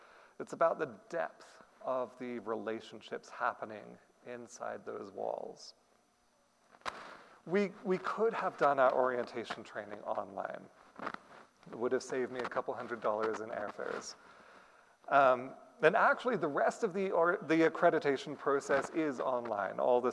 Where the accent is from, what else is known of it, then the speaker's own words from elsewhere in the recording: Australia; churches I attended over the years varied from a Filipino congregation in my hometown in Australia